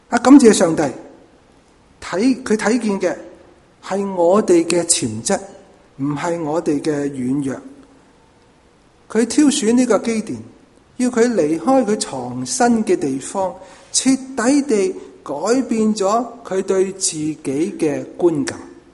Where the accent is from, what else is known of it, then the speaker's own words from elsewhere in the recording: Hong Kong; 我哋香港人亦都有句说话形容女係点呀